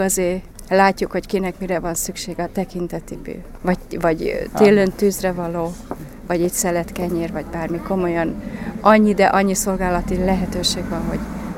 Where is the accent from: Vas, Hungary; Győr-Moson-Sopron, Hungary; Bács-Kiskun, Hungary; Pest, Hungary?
Bács-Kiskun, Hungary; Helvécia; Én Helvécián születtem. Az édesanyám helvéciai, kecskeméti, édesapám Bácskában való volt, és ez volt az első imaház, ahova jártunk, és én nekem ez a hazám.